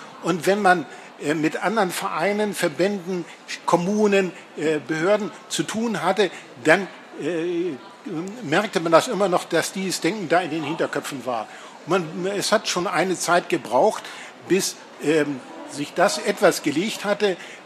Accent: West Germany, Germany; ich bin im Westen aufgewachsen, im Westen war es schlimmer.

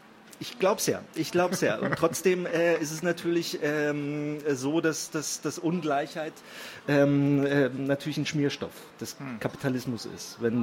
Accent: East Germany, Germany; da ich sozusagen als Ostdeutscher quasi zu den Osteuropäern gehöre

